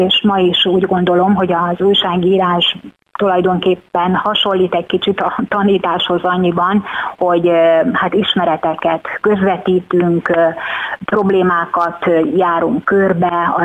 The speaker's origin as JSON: {"language": "Hungarian", "town": "Csongrád", "region": "Csongrád-Csanád", "country": "Hungary", "tie": "born or raised there", "said": "a szülővárosomba visszahívtak újságírónak Csongrádra"}